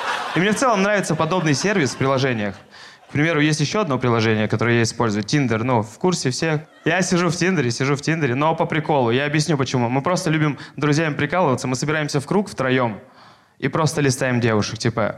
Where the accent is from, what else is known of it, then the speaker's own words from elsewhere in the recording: Sakha Republic, Russia; now in Moscow, Russia; я 2 года назад переехал в Москву из Якутии. И меня в аэропорту встречал коренной москвич.